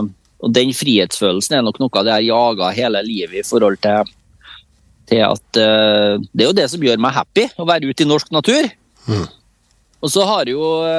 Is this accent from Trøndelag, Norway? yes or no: yes; Orkland, Trøndelag, Norway; also born or lived in Levanger; så jeg nok Harbarka Trønder, ja. Født på Levanger og oppvokst på Fannrammen I Orkland kommune nå, da.